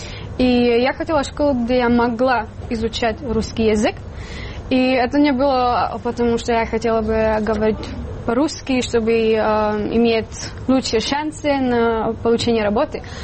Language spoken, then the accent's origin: Russian; Czechia; first language Czech; Russian is a second language; И он очень похож на мой родной язык, а то чешский.